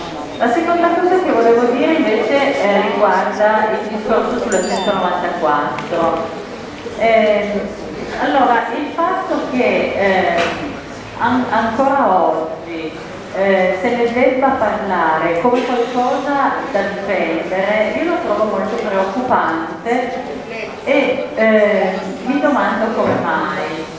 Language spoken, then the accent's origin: Italian; Turin, Piedmont, Italy; vengo da Torino